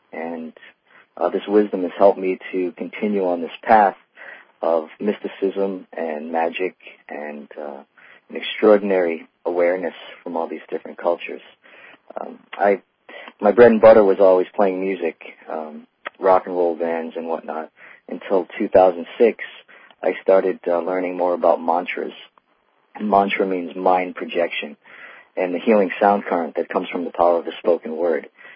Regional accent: East Bridgewater, Massachusetts, United States; I grew up in outside of Boston in basically a small town, East Bridgewater, Massachusetts.

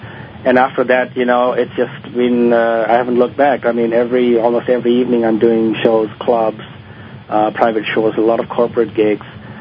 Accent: Bangladesh; now in United States; In fact, I'm from Bangladesh, and I know for a fact there aren't any comedy clubs there.

